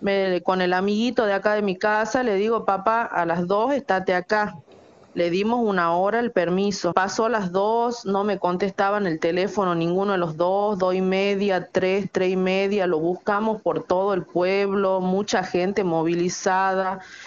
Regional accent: Hipólito Yrigoyen, Salta, Argentina; Somos de Irigoyen. Él sí asiste a un colegio a la ciudad de Orán

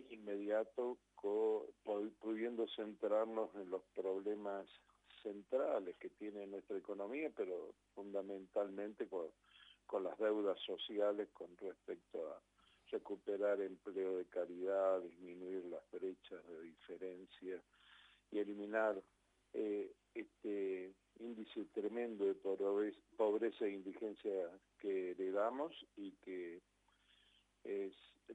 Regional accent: Argentina; como argentinos de Argentina

